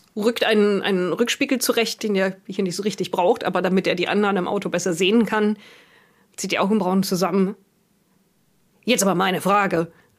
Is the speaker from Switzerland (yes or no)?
no; United Kingdom; Ich bin Brite.